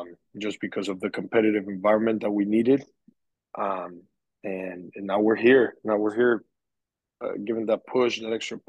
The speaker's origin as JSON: {"language": "English", "town": "Torreón", "region": "Coahuila", "country": "Mexico", "second_language": "English", "said": "I'm originally from Torreón, and it's a city of the north of Mexico"}